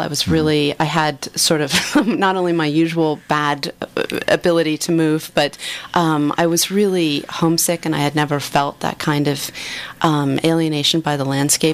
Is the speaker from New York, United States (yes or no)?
no; Washington, District of Columbia, United States; Washington, D.C.